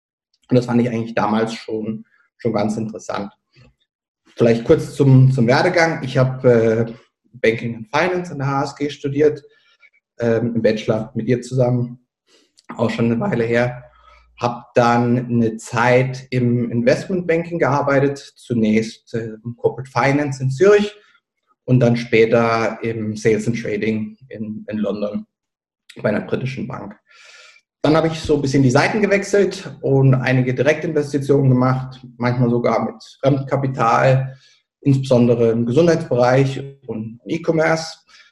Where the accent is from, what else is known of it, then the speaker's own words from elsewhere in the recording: Germany; now in Switzerland; Ich bin ursprünglich aus Deutschland, zwischenzeitlich aber in der Schweiz wohnhaft.